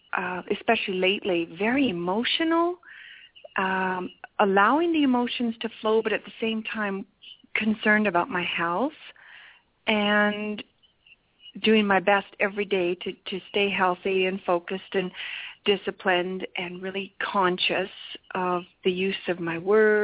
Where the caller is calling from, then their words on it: Alberta, Canada; I'm calling from Alberta, Canada.